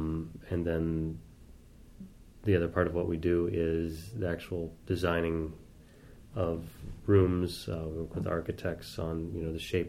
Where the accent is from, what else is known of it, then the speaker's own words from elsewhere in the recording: Seattle, Washington, United States; I grew up in Seattle, actually.